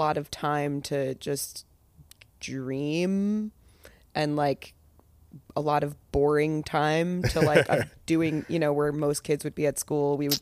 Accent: Downingtown, Pennsylvania, United States; Little town called Downingtown.

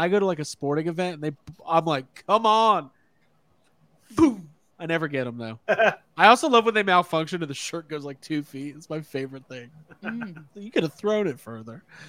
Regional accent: Chicago, Illinois, United States; born there; A lot of people might not know this, but it is my hometown.

